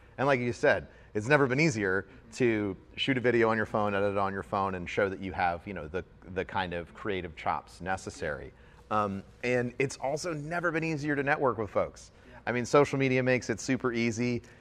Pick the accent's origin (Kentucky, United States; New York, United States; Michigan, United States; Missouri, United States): Missouri, United States; St. Louis; but I'm from St. Louis, Missouri. So like, there's not a lot going on there.